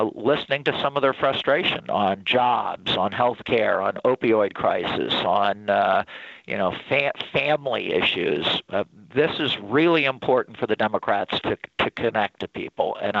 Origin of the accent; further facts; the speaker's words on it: South Bend, Indiana, United States; whether it's a Buttigieg in the Midwest from my hometown of South Bend, Indiana